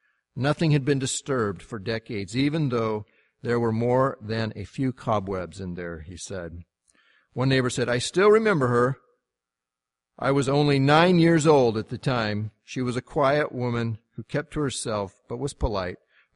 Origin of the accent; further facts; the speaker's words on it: United States; I mean, I'm an American. I come from the United States. I'm a pioneer.